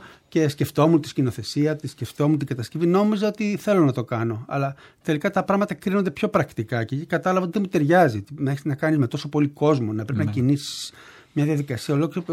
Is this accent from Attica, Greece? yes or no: yes; Zografou, Attica, Greece; also born or lived in Arta; Ο πατέρας, ναι, μου δούλευε στη Μόμα του στρατού και, ναι, ταξιδεύαμε ανά την Ελλάδα μέχρι τα 9 μου χρόνια που πήγαμε στο ζωγράφο. Ουσιαστικά είμαι ζωγραφιώτης περισσότερο, μάλιστα, παρά αρτινός.